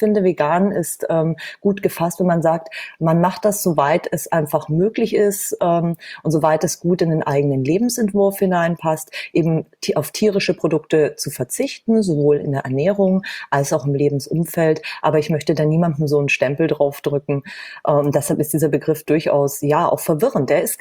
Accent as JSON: {"language": "German", "region": "Bavaria", "country": "Germany", "tie": "born or raised there", "said": "Ich komme ursprünglich aus Bayern, da bin ich groß geworden, in der Nähe von München."}